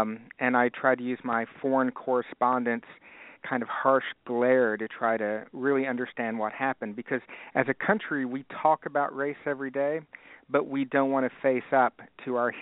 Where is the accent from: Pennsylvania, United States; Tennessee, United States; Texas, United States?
Texas, United States; Dallas; Well, growing up in the South, in Dallas, a former headquarters of the Ku Klux Klan in the 1920s, I realized that my grandfather was most likely a Klansman